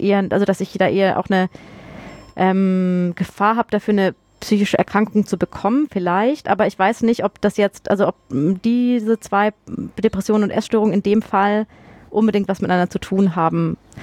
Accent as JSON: {"language": "German", "town": "Freiburg", "region": "Baden-Württemberg", "country": "Germany", "said": "Dann war ich komme ja ursprünglich aus Freiburg."}